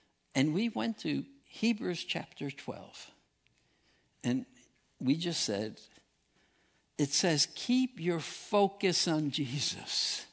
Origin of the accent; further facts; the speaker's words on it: New Jersey, United States; I'm from New Jersey.